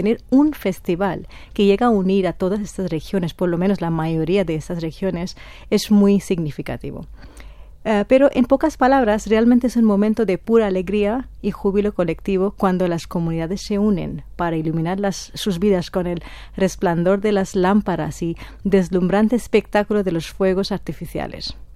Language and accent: Spanish; West Bengal, India; en el estado de Bengala Occidental, por cierto, yo soy de Bengala Occidental